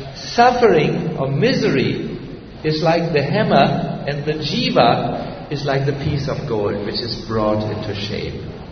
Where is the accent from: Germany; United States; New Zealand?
Germany; We are from Germany. We are very stubborn people.